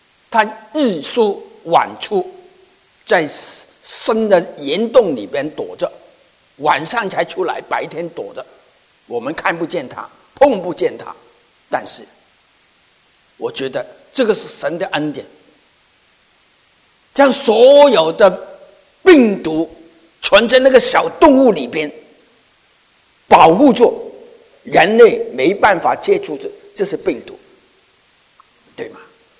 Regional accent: Hong Kong; 我自己从我是香港来的人，对香港的事情很关心

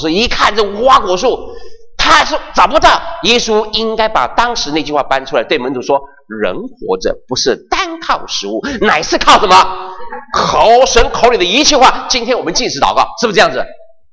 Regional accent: China; 我发现啊，这个犹太人在写文章的时候跟我们中国人一样写文章，有很多的描述的方式。

